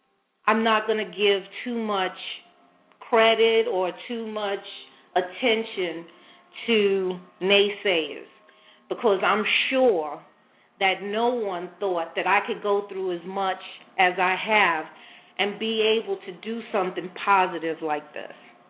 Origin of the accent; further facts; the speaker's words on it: Brooklyn, New York, United States; accent: Brooklyn; And those who know me know that I grew up in Brooklyn. I'm sure that anyone that can hear the sound of my voice, I've been told I have a very hard Brooklyn accent